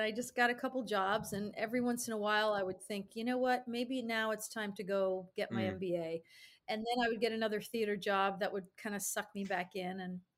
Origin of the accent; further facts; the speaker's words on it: Albany, New York, United States; I grew up in Albany, New York, and I had my eyes set on a career in corporate America.